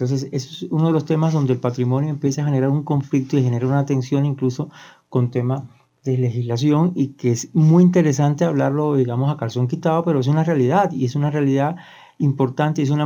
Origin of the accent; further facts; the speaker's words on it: Cuba; yo que soy cubano y que soy del Caribe a orilla del mar